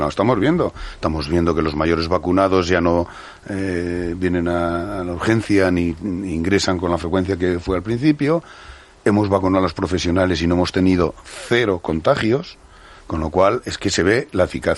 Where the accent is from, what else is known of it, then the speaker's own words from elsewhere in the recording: Regumiel de la Sierra, Castile and León, Spain; yo soy de Burgos, de un pueblo de Burgos que se llama Regumiel de la Sierra, en plena zona del Pico de Urbión, la Laguna Negra, en una magnífica zona.